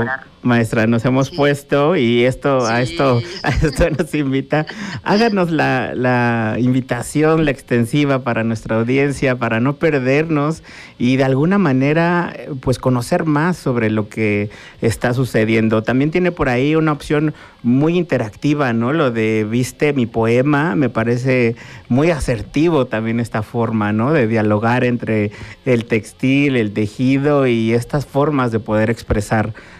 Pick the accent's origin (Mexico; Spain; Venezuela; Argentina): Mexico; Ponernos a repensar y también valorar lo que tenemos, ¿no? Como mexicanos.